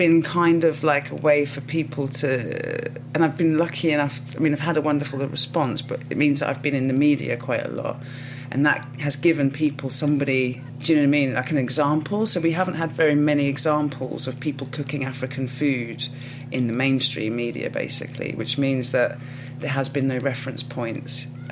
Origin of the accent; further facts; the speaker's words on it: United Kingdom; I'm Irish Ghanaian. So even, like, I can't, I find it difficult to call myself English even, because I'm definitely British.